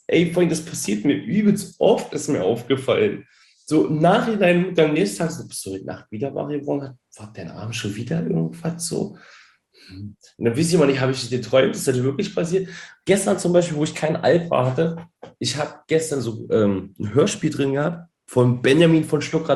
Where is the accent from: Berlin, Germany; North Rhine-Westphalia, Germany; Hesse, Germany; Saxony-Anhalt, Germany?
Saxony-Anhalt, Germany; Salzwedel; wenn ich bei uns im Osten feiern gehe, ich komme näher Magdeburg. Salzwedel.